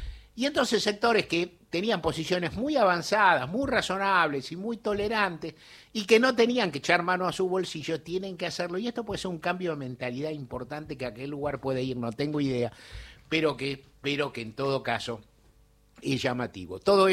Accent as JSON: {"language": "Spanish", "country": "Germany", "said": "no somos ni fuimos nazis, no somos violentos, somos un país que progresa, que trabaja, donde la gente estudia, que otorga becas, somos la locomotora de Europa"}